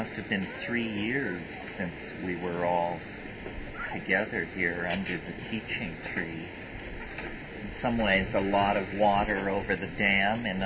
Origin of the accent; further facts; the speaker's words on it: Colorado, United States; and I grew up in Western Colorado, where there is a lot of exposed sedimentary rock, and some of it has dinosaurs pressed into it.